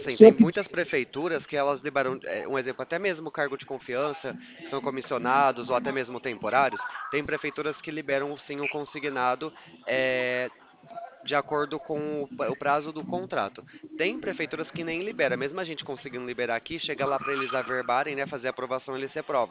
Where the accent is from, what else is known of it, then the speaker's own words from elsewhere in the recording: São Paulo, Brazil; Não, eu sou do estado de São Paulo, aqui da capital mesmo.